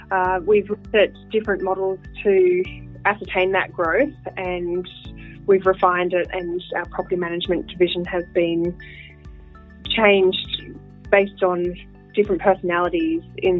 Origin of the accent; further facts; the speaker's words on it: Sydney, New South Wales, Australia; I grew up in Sydney, in Lynnfield, went to Clara High School